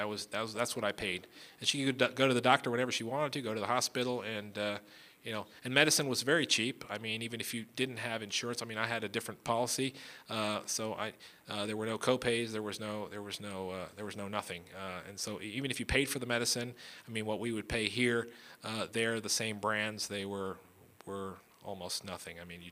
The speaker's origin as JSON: {"language": "English", "region": "East Coast", "country": "United States", "said": "I come from the East Coast where, you know, in big cities, you try not to go out at night oftentimes."}